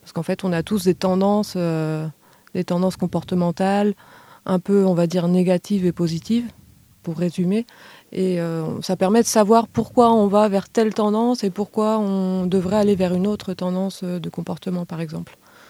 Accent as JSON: {"language": "French", "region": "Brittany", "country": "France", "said": "moi je suis de Bretagne"}